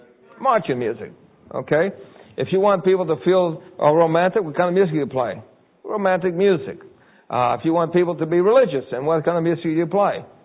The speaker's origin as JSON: {"language": "English", "town": "New York City", "region": "New York", "country": "United States", "tie": "born or raised there", "said": "And I thought that was strange, because I grew up in New York City."}